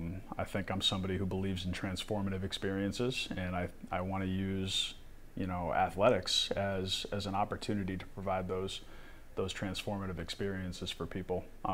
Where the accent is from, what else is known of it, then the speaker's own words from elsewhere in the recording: Mansfield, United States; So I grew up in Mansfield, right over the border here.